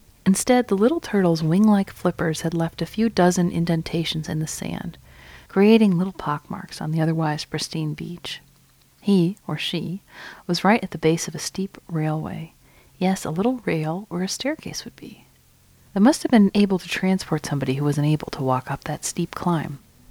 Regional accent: Provincetown, Massachusetts, United States; Growing up in Provincetown, I always thought Truro was just one of the many places we had to pass through in order to make it back home.

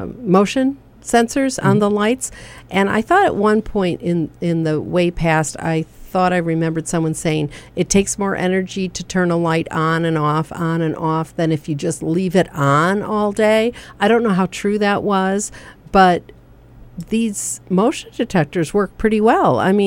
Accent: Michigan, United States; And I thank you guys for being so patient with me with learning to say PPL again, because I'm from Michigan.

